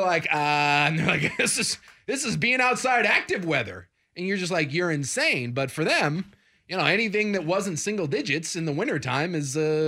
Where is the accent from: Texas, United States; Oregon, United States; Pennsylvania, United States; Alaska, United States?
Alaska, United States; And I'm from Alaska, for heaven's sakes.